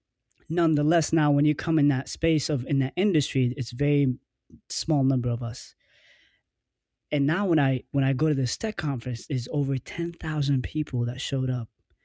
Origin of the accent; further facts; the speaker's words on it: Minnesota, United States; I'm from Minnesota, so growing up here, you never really see that many black people moving like that.